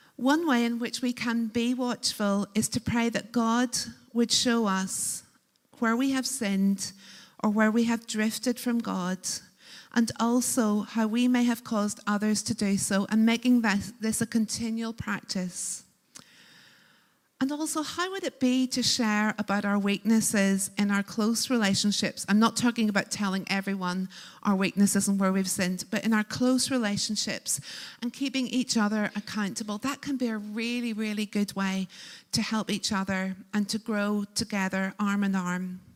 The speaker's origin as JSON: {"language": "English", "region": "Northern Ireland", "country": "United Kingdom", "said": "I'm from a culture, Northern Ireland, for those who don't know my accent, from rural Northern Ireland."}